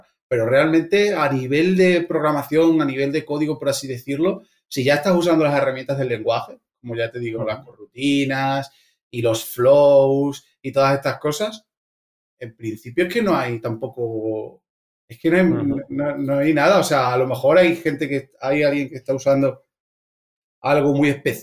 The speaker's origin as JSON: {"language": "Spanish", "region": "Extremadura", "country": "Spain", "said": "Yo soy un chaval extremeño de 31 años ahora mismo, ya casi 32, dentro de muy poco."}